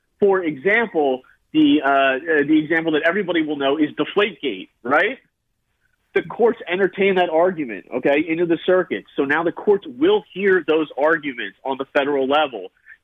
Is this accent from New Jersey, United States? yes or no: yes; New Jersey, United States; I grew up in South Jersey.